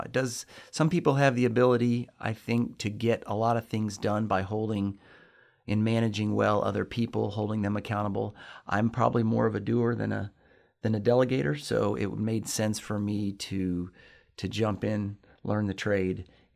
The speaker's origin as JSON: {"language": "English", "town": "Lexington", "region": "Kentucky", "country": "United States", "tie": "born or raised there", "said": "I'm from Lexington, Kentucky, born, raised here on the north side of Lexington."}